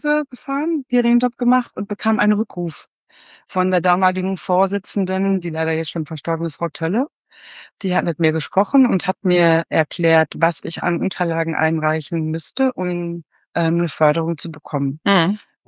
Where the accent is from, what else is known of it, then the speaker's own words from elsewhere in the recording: North Rhine-Westphalia, Germany; also born or lived in Leipzig, Germany; Komme gebürtig aus dem Kreis Höxter, dort auch von einem landwirtschaftlichen Betrieb, damals mit Sauenhaltung, den es heute nicht mehr gibt. Und ich habe nach dem Abitur angefangen, in Leipzig zu studieren.